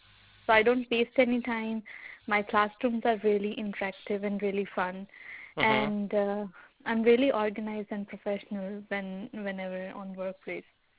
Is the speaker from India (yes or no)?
yes; India; English is a second language; moved away as an adult; now in Canada; I'm an Indian Canadian. I moved to Canada for I'm in Canada for last 2 years. I did masters in again in India